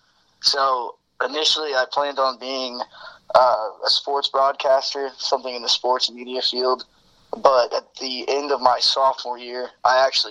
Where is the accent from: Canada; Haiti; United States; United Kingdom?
United States; Indianapolis, Indiana; born there; I was born on January 24th, 2000 in Indianapolis, Indiana.